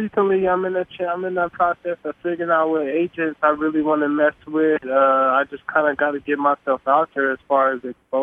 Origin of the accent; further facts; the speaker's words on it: Lake Stevens, Washington, United States; One of those schools that I kind of grew up by because I grew up in Lake Stevens, so I always wanted to go to Western